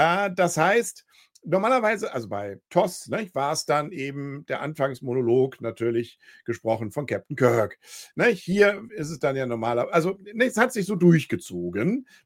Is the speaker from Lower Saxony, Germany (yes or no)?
no; Kiel, Schleswig-Holstein, Germany; ich als Kieler kommt man so selten nach Lübeck.